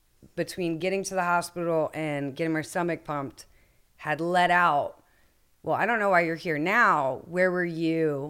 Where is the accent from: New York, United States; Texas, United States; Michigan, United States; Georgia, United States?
Georgia, United States; Atlanta; also born or lived in Franklin, Tennessee; About 30 minutes north of Atlanta is where I came from.